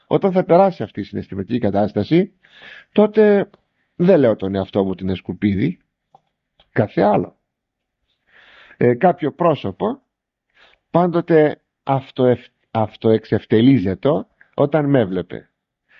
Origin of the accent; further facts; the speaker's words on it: Larissa, Thessaly, Greece; Πρώτα πρώτα θα ξεκινήσω μέσα στην πόλη μου. Τι είμαι? Πόσοι άνθρωποι υπάρχουν στη Λάρισα?